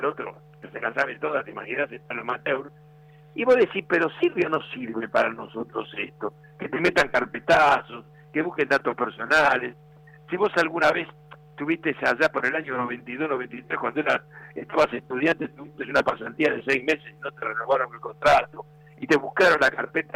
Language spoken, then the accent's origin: Spanish; Buenos Aires, Argentina; nací acá, ¿no? Nací en San Telmo, así que te imaginas, en una casona de San Telmo, nací hace como 200.000 años, así que te imaginas que hasta que me casé viví en ese barrio. Bien, bien, tradicional.